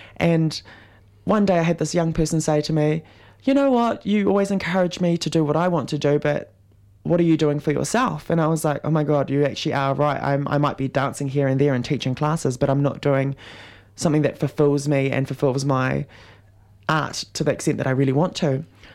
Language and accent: English; Auckland, New Zealand; for me as a dancer growing up in Auckland, it was amazing because there were so many opportunities